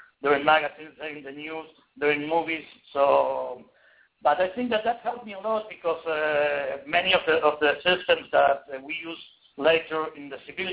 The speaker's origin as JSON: {"language": "English", "region": "Buenos Aires", "country": "Argentina", "said": "That's right. I'm from Buenos Aires. I live half of the time in Buenos Aires and half of the time in Miami."}